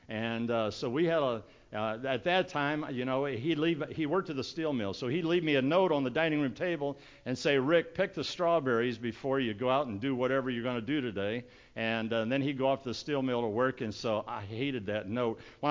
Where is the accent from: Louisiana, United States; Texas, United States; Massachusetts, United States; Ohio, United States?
Ohio, United States; And so all the years that I grew up there in Ohio, we lived on an acre of ground.